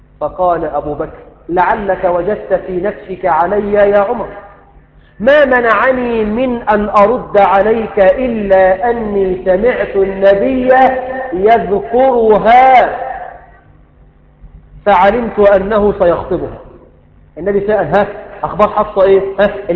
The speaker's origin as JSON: {"language": "Arabic", "country": "Egypt", "said": "اسأل الله العظيم ان يجنب بلدنا مصر كل الفتن"}